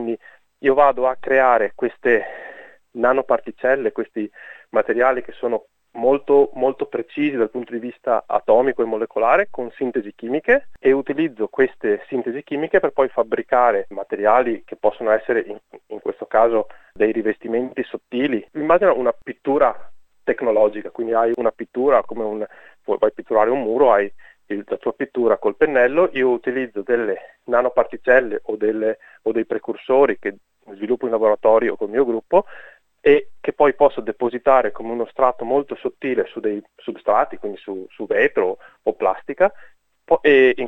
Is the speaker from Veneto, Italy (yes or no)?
yes; San Donato di Piave, Veneto, Italy; now in Australia; Io sono nato e cresciuto a San Donato di Piave, una cittadina in provincia di Venezia, e ho fatto l'università a Padova.